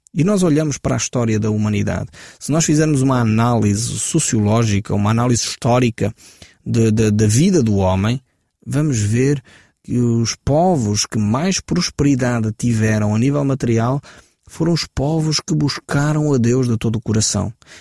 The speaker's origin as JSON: {"language": "Portuguese", "country": "Portugal", "said": "E é triste para mim, como português, ter que voltar tão para trás para encontrar alguma coisa de interessante que aconteceu na nossa história"}